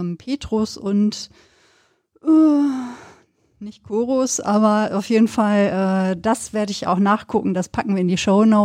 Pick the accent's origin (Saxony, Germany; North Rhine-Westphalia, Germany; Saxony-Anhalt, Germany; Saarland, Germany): North Rhine-Westphalia, Germany; ich habe ja auch meine Kindheit da auf dem Land verbracht, dann im Sauerland